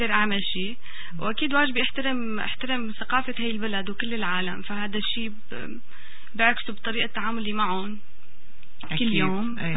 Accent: Syria

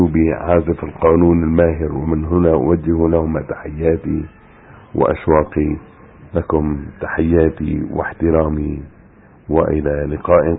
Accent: Aleppo, Aleppo Governorate, Syria; إلا من محاولات قليلة جدا، بدأها عندنا في حلب

